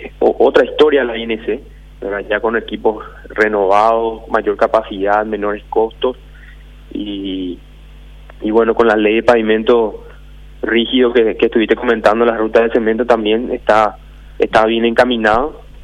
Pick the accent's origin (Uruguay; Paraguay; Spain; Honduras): Paraguay; somos todos los paraguayos